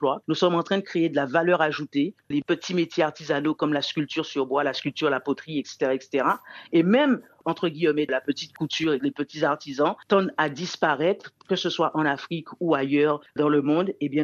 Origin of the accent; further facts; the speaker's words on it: Guadeloupe, France; now in Canada; en tant que Guadeloupéenne, de faire le lien aussi avec le continent. Et en même temps, être basée au Canada